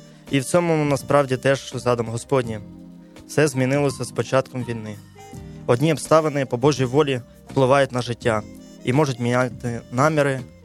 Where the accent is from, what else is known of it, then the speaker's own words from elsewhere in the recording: Kyiv, Ukraine; born there; народився в Києві в 98-му році, в грудні. Я з дитинства є віруючий. Я є членом Євангельської протестантської церкви «Благодать» в місті Києві.